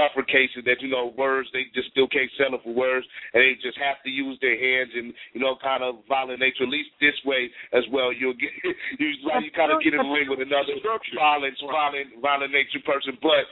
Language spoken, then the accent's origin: English; Elizabeth, New Jersey, United States; Elizabeth, New Jersey.